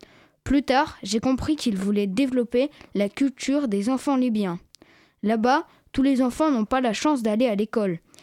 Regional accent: France; born there; also born or lived in Libya; Je suis franco-syrien. Dans notre famille, nous avons déjà beaucoup voyagé. Je suis né en France d'un père syrien qui est venu à Paris pour étudier à la Sorbonne. Ma mère est bretonne

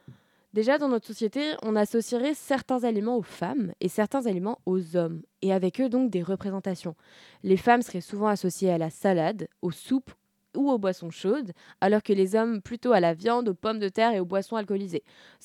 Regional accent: France; je suis une femme, je suis française et je fais des études.

